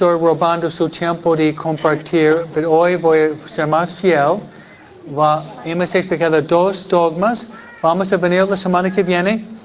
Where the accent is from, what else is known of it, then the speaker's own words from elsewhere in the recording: Detroit, Michigan, United States; born there; yo nací en Michigan. Un poco diferente, ¿no? Un poco diferente, ¿no? San Pedro Caro, yo en Detroit